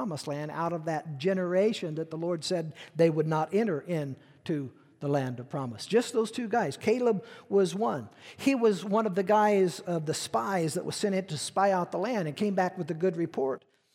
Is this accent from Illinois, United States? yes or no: yes; Peoria, Illinois, United States; I mean, I was raised in Peoria, right?